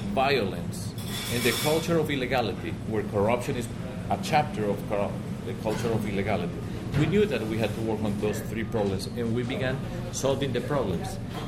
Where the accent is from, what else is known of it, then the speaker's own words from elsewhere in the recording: Medellin, Antioquia, Colombia; English is a second language; Now, I come from Medellin, and I come from a non-standard path.